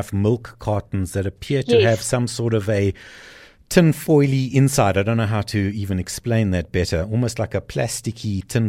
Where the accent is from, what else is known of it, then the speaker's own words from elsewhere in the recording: South Africa; I think as a South African, I would give us a scorecard of probably a -2 on the recycling front.